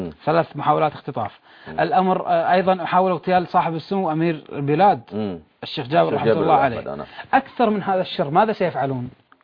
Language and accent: Arabic; Kuwait; نحن 3 كويتيين